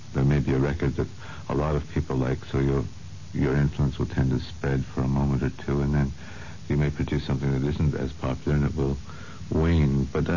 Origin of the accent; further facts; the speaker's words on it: Montreal, Quebec, Canada; I grew up in the English minority, which at that time was very isolated from the French majority.